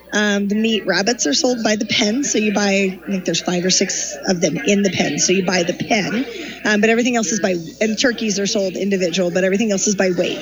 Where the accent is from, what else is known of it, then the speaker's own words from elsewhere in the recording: Oregon, United States; I moved to Polk County 22 years ago. I grew up in Benton County, so I grew up at a small county fair